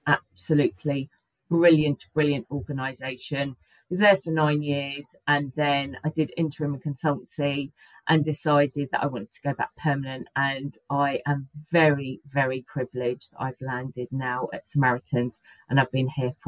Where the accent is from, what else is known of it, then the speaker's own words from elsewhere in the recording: Luton, East of England, United Kingdom; I grew up in Luton, quite a multiracial town, and I think that's really influenced where I am today.